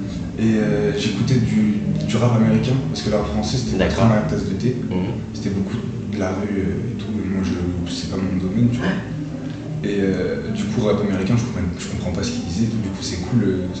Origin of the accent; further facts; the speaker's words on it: Montpon-Ménestérol, Nouvelle-Aquitaine, France; Je suis de Montpont-Mestérol. De Montpont.